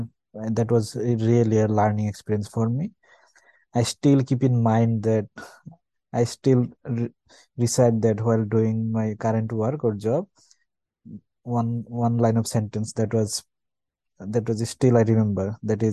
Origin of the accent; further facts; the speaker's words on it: Comilla, Chittagong Division, Bangladesh; English is a second language; I was brought up in Kumilla, Bangladesh, finished my school and college in my hometown.